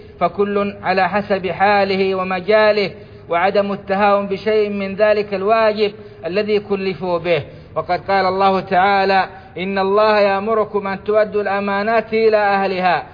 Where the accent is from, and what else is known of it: Saudi Arabia